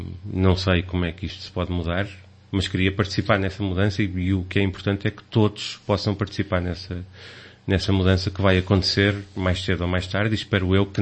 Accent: Aveiro, Portugal; mas Portugal continua a ser... o meu país, Aveiro continua a ser a minha cidade. Eu de maneira nenhuma consigo esquecer o local onde nasci

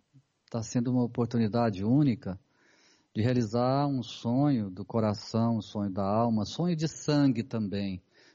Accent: Minas Gerais, Brazil; also born or lived in Goiás; Nasci num estado chamado Goiás, mas foi toda a minha vida foi em Minas. Então, eu sou mineiro de coração e brasileiro

